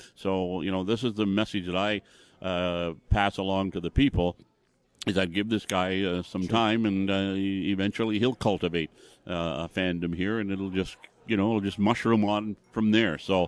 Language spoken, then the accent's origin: English; Campbellton, New Brunswick, Canada; he was a radio station manager in my hometown in Campbellton, New Brunswick